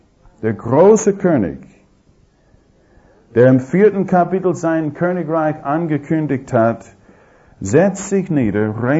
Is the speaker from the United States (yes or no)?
yes; United States; Ich bin nicht Sohn meines Vaters, ich bin Amerikaner